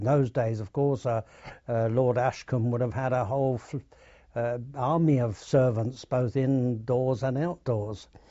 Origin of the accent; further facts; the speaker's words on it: New Eltham, London, United Kingdom; born there; I was born in New Eltham, which was southeast 9 of London. And I was born on the 15th of December, 1926.